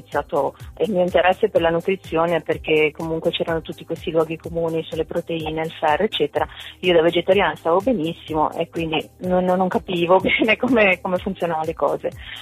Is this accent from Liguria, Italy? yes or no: yes; Genoa, Liguria, Italy; io sono una genovese, nata, cresciuta e vissuta sempre a Genova.